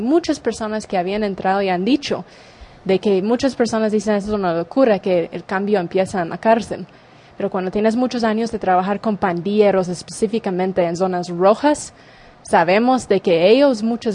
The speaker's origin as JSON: {"language": "Spanish", "country": "United States", "said": "Soy una mujer gringa y ahí estoy en medio de los que dicen que son los cabecillas"}